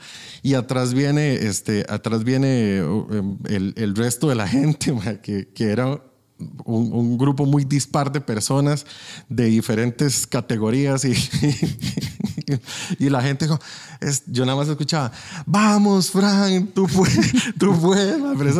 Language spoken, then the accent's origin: Spanish; Heredia, Costa Rica; Yo soy de Heredia. Entonces, la gente de Heredia tal vez van a recordar más el nombre que voy a decir más adelante.